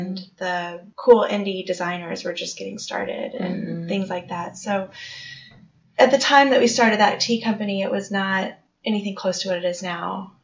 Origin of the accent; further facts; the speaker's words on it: Nashville, Tennessee, United States; also born or lived in Alaska; I was from Nashville and then went to college on the East Coast and ended up getting the travel bug